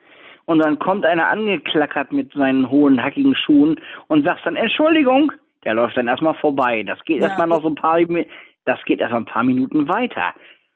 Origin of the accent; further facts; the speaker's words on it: Osnabrück, Lower Saxony, Germany; ich bin von zu Hause aus Osnabrück, wo ich herkomme